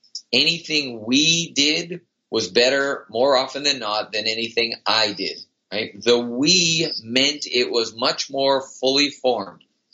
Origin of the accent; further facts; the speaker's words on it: Montreal, Quebec, Canada; I grew up in Montreal, so it's the Montreal Canadiens. But I live just outside of Vancouver now